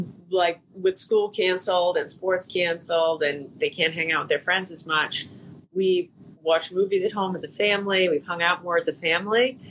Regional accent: Rhode Island, United States; the vice president and I were in my home state of Rhode Island

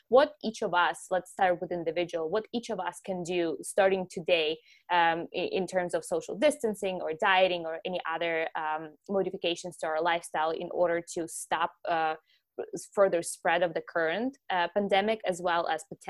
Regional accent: Ukraine; moved away; So I'm originally from Ukraine. I've been in the country for 13 years now, but I grew up in Ukraine.

